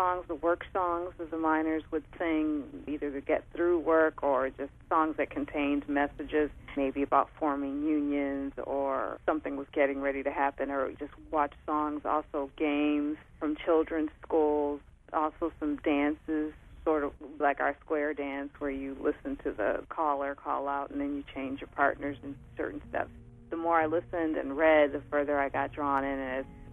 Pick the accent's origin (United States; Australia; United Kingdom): United States; Detroit, Michigan; I grew up in Detroit, Michigan. But every summer, we would drive down to Alabama. So I would spend my summers with my grandmother, with my cousins